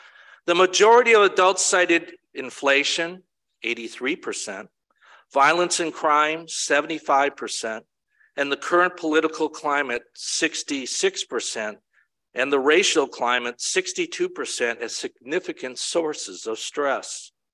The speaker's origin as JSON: {"language": "English", "town": "Milwaukee", "region": "Wisconsin", "country": "United States", "tie": "born or raised there", "said": "Kathy and I grew up in Milwaukee."}